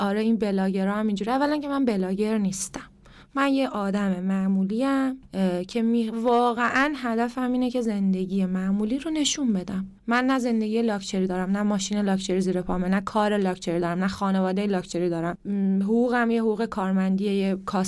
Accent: Karaj, Alborz, Iran; also born or lived in Rasht; فرهنگ من گیلانیم، خودم زاده رشتم و کرج بزرگ شدم

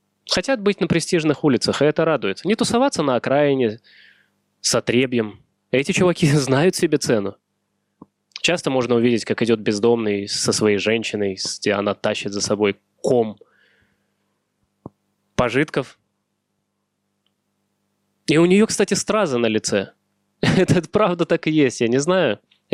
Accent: Moscow Oblast, Russia; now in Moscow, Russia; я переехал в Москву из Подмосковья, что делает эту строчку в моей автобиографии не такой эпичной, знаете.

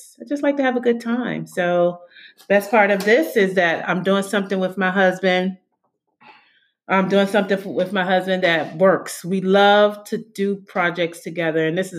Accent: Washington, District of Columbia, United States; born and raised in Washington, D.C. D.C., yes, yes, yes.

